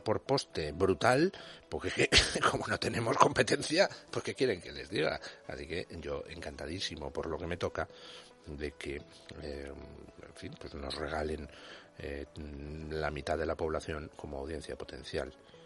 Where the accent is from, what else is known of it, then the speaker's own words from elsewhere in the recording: Spain; Pues porque soy español.